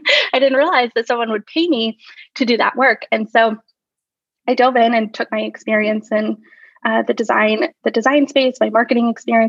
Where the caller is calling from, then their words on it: Buffalo, New York, United States; Yeah, I am in Buffalo, New York. So that's a western part of New York, not close to New York City at all.